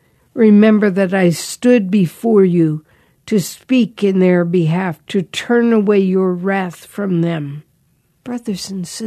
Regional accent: Pennsylvania, United States; Because I grew up in Pennsylvania, I had heard a lot of her.

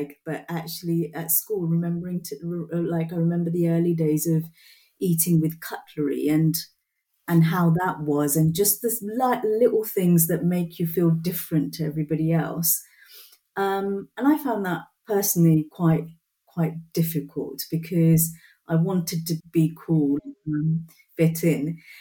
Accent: Portsmouth, South East England, United Kingdom; also born or lived in Bangladesh; I came to this country as a baby, 18 months old or something, my mum said, before the age of two. There was a tiny community of British Bengali people back then.

